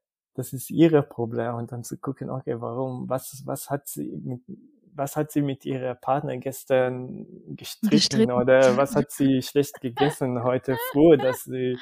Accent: Israel; German is a second language; now in Germany; weil ich komme aus Israel und ich habe was gelernt und jetzt ich versuche diese Grenze zu schieben

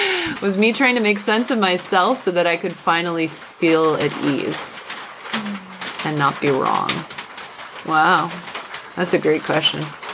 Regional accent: Las Vegas, Nevada, United States; I grew up in Las Vegas to immigrants from Germany and Austria, who had moved to the States in the mid-70s

